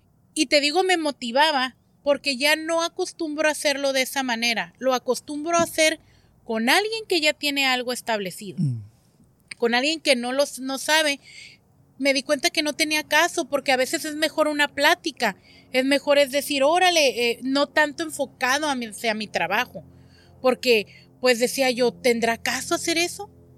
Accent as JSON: {"language": "Spanish", "country": "Mexico", "moved": "yes", "said": "Porque vienes de fuera y tienes que aprender. Yo vengo de la cultura de México en la que si tú ahorita quieres vender tamales, nomás te sales allá afuera."}